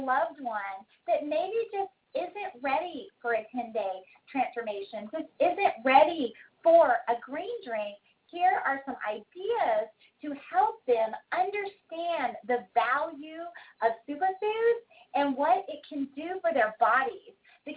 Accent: Dallas, Texas, United States; I really want to support my hometown community. So if you've got anybody in Dallas, Texas

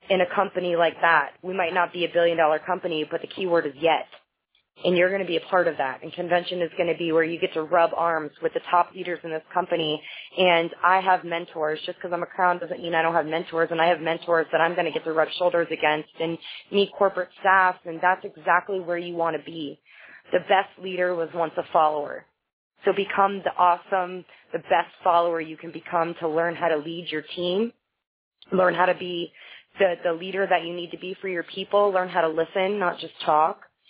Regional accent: West Palm Beach, Florida, United States; from West Palm Beach, Florida, and this is really the first time I've had success in network marketing.

